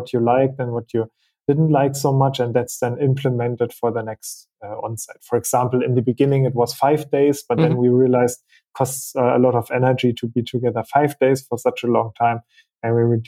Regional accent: Berlin, Germany; English is a second language; I'm from Berlin.

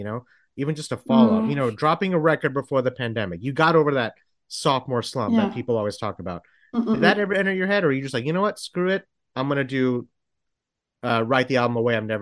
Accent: Texas, United States; and here's the thing, I'm a Texan. That means a lot.

